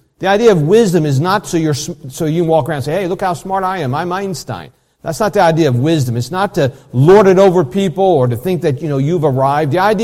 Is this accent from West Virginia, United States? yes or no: yes; West Virginia, United States; born or raised there